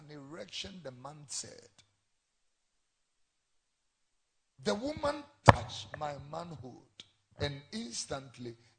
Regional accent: Tesano, Greater Accra, Ghana; born there; also born or lived in Fadama / Abeka; I was born in Tesano, I lived in Fadama and Abeka.

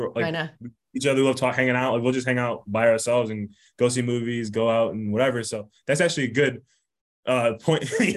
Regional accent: Michigan, United States; now in Texas, United States; I forgot, we're in Texas, but we're from Michigan.

